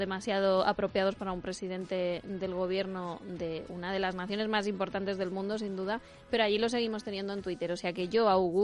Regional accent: Castilla-La Mancha, Spain; en el sitio de donde yo soy originaria, en Castilla-La Mancha

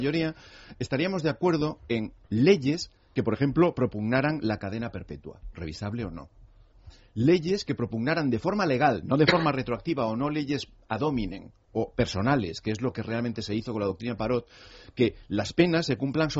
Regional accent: Spain; yo creo que todos la defendemos como españoles

